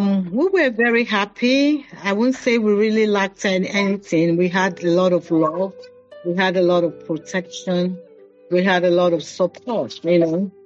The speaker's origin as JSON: {"language": "English", "region": "Lagos", "country": "Nigeria", "tie": "born or raised there", "said": "So we were born and raised in Lagos. And everything I really did, you know, until I had to travel out was in Lagos, until I had to go for my service outside Lagos."}